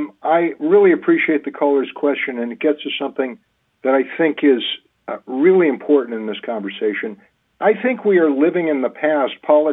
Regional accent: Oregon, United States; I'm from the Rogue Valley. We don't have a big expensive media market the way the metro area does.

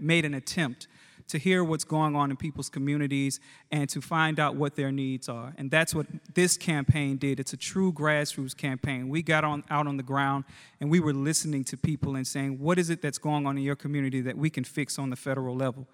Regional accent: Baton Rouge, Louisiana, United States; I say I'm from Baton Rouge, but I'm family here in Monroe.

